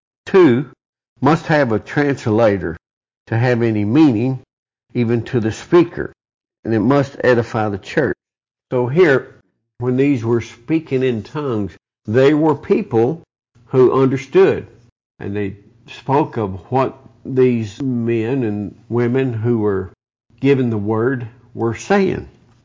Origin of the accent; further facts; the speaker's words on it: Kentucky, United States; Well, I'm from Kentucky, and my dialect reveals that, the way I pronounce my words, the way I speak.